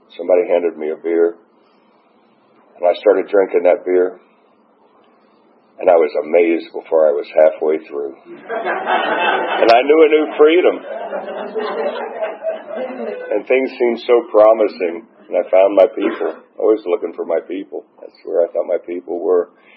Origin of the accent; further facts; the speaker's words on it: Atlanta, Georgia, United States; also born or lived in Florida; And I was born here in Atlanta, 1957, at Piedmont Hospital.